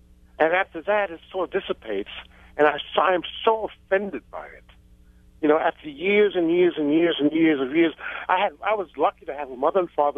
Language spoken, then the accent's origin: English; New York, United States; And my teachers, you know, and I'm a New Yorker